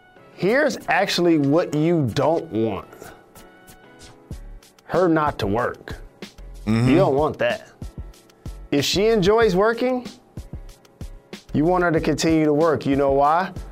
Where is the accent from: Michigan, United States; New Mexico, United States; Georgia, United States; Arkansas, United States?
Michigan, United States; Well, my hometown, Michigan, has already acknowledged over the next 3 months it'll be total remote learning.